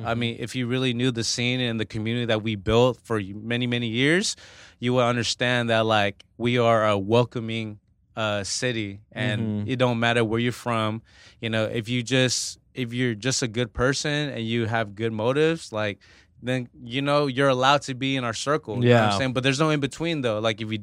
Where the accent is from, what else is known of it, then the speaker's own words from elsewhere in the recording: Fresno, California, United States; also born or lived in Spain; This is my home. Central Valley, Fresno, California is my home.